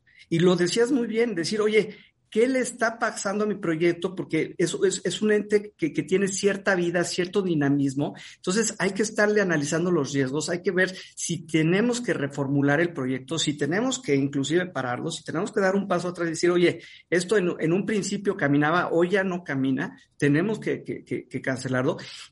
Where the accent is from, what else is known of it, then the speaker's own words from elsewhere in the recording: Mexico; como buenos mexicanos